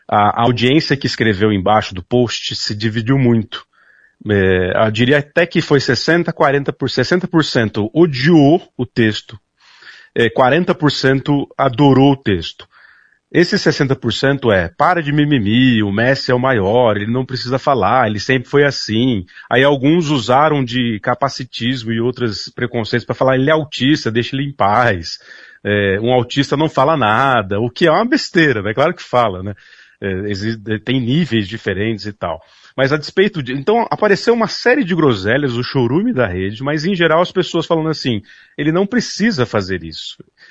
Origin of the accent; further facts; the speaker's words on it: Brazil; Eu, como brasileiro que sou historiador e adoro as culturas do mundo